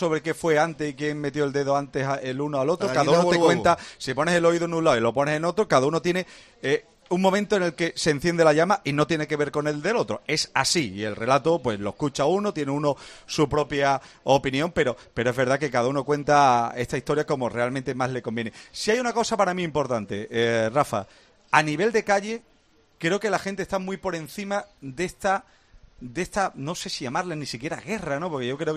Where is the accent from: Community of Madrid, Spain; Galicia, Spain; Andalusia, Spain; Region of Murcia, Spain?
Andalusia, Spain; El Viso del Alcor; hoy me he dado un paseo esta mañana por Tomares, lo doy por mi pueblo, por el Viso, anoche lo di por el centro de Sevilla